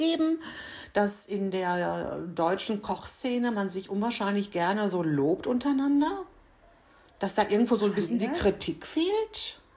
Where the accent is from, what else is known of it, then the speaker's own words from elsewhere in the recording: Greece; Nein, ich bin Griechin, hallo. Ich esse griechische Sachen.